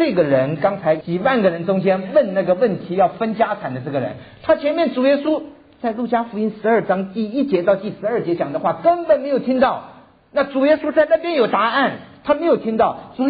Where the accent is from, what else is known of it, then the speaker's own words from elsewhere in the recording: Taiwan; 我们从台湾来的，我的年纪都知道